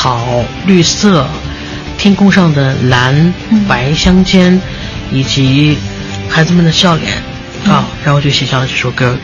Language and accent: Chinese; Shigatse, Tibet, China; 所以你看我的家乡在昌都就不好，我的家乡在日喀则